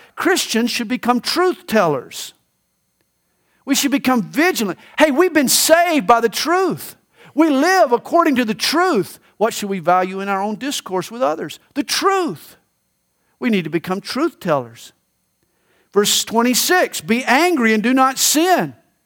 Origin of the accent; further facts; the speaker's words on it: the South, United States; accent: Southern; it doesn't take long for my audience to identify me as a Southerner. And why? Well, I've got a Southern accent.